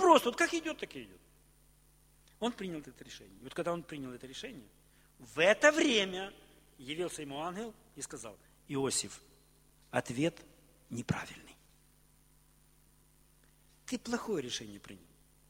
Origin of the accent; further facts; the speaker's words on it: Kherson, Kherson Oblast, Ukraine; мы из Херсона, и мы им как бы презентуем Херсон